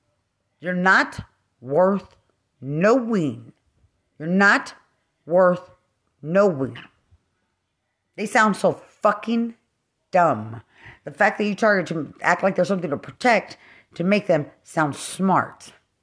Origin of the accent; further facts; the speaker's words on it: Lubbock, Texas, United States; Because I'm from Lubbock, Texas.